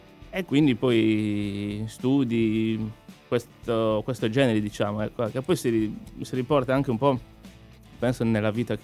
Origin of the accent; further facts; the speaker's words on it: Sardinia, Italy; also born or lived in Rome; now in Milan, Italy; Allora, sono originario della Sardegna.